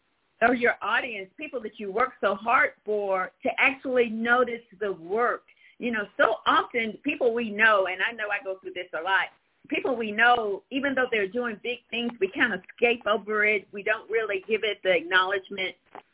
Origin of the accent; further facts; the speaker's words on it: Mississippi, United States; We're from Mississippi, and Mississippi has a lot to offer.